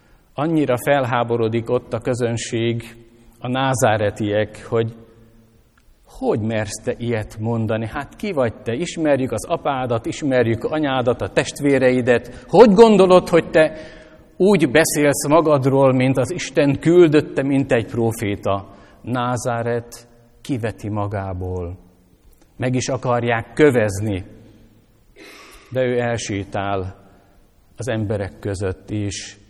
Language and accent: Hungarian; Vaja, Szabolcs-Szatmár-Bereg, Hungary; Valamikor a legtöbben Vajáról indultunk, a Nyírségből, ott születtünk.